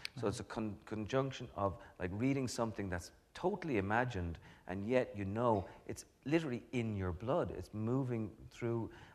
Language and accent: English; Ireland; the whole thing about being Irish is that, yes, we do have all that music going on